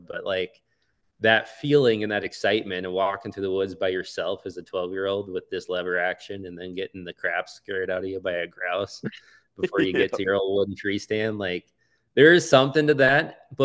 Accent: Minnesota, United States; that was the one thing I would say about growing up in Minnesota is I still haven't lost the spark for Western big game.

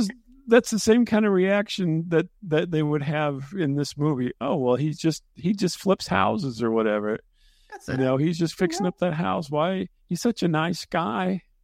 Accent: Midwest, United States; I grew up in the Midwest.

